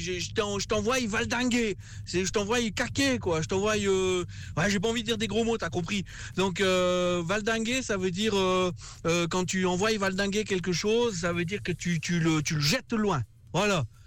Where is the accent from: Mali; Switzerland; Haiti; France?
Switzerland; Valais; bon moi je suis valaisan.